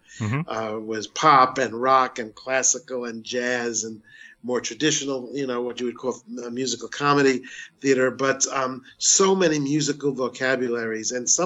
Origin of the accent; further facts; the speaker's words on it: Hollywood, Florida, United States; Though it's funny because I actually grew up in Hollywood, Florida.